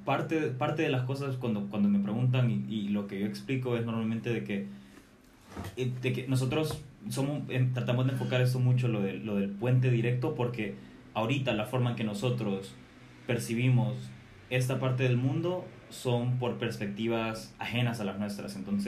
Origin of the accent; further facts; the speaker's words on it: El Salvador; yo soy de El Salvador, originalmente. Me eduqué como economista, no sé, estudié economía, pero me muevo en cualquier cosa. Entonces, he estado trabajando en diferentes partes del mundo